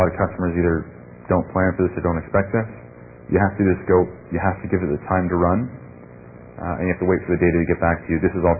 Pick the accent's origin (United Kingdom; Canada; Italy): Canada; Toronto, Ontario; typical costs in Canada, I'm from Canada, we're in Toronto, Ontario.